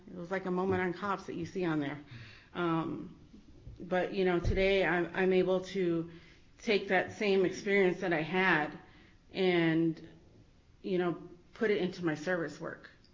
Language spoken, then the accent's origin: English; Phoenix, Arizona, United States; now in Tucson, United States; I'm originally from Phoenix, and I moved down to Tucson thinking that I could relocate from it